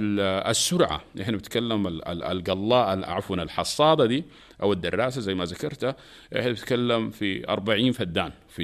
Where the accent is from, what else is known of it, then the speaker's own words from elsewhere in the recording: Sudan; احنا هنا في السودان مرات بيقول لك يعني الناس اللي قعدنا معاهم في مناطق السودان مختلفة